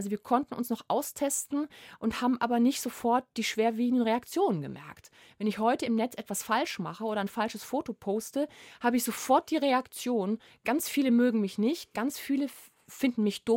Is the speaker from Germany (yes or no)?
yes; Essen, North Rhine-Westphalia, Germany; Ich bin in Essen groß geworden, also mitten im Ruhrgebiet.